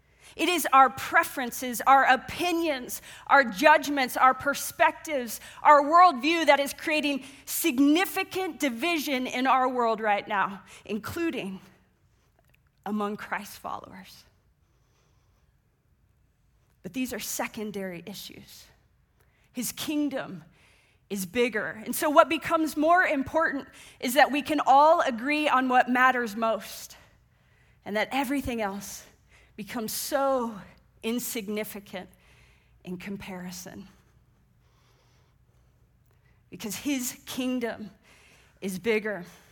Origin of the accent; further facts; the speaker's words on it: Kansas City, Missouri, United States; I'm from Kansas City, and I have a dad and a brother, and we are diehard, passionate fans.